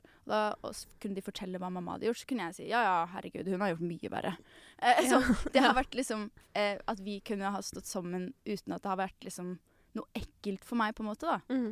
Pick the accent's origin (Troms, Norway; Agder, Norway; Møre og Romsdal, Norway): Agder, Norway; Arendal; fordi at vi kommer fra Arendal, som er et kjempelite sted.